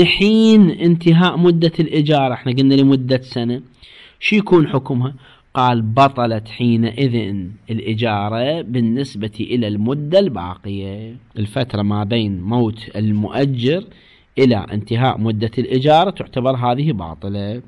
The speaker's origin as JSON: {"language": "Arabic", "town": "Karbala", "region": "Karbala Governorate", "country": "Iraq", "said": "موجودة عندنا في كربلاء مثل هذه الحالة كثير يعني"}